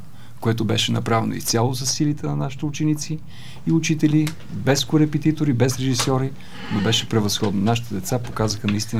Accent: Sofia, Sofia City, Bulgaria; Не, аз съм от Красно село, не съм от Драгалевци.

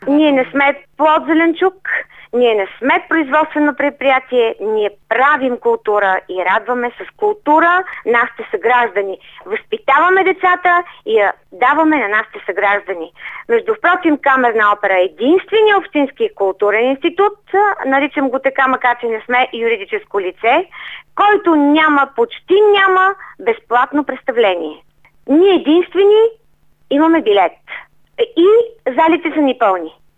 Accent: Blagoevgrad, Blagoevgrad Province, Bulgaria; аз съм от Благоевград.

